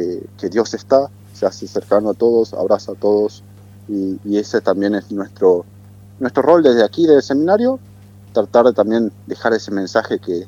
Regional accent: Oberá, Misiones, Argentina; Yo soy de la diócesis de Oberá.

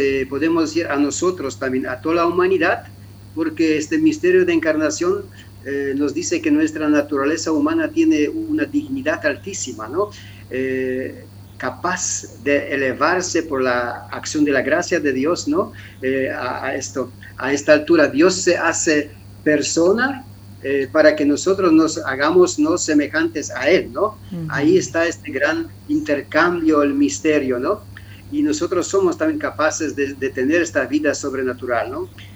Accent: Poland; now in Argentina; como yo soy misionero del Verbo Divino, oriundo de Polonia, ¿no? Ya muchos años de Argentina.

